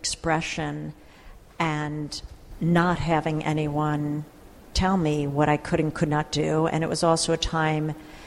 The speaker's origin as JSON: {"language": "English", "town": "New York City", "region": "New York", "country": "United States", "tie": "born or raised there", "said": "I was born in the Bronx, New York. I was a child of immigrant parents."}